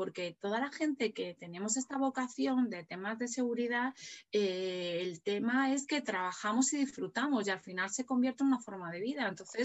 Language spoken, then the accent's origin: Spanish; Spain; España somos muy buenos, los españoles somos muy buenos en temas ciber.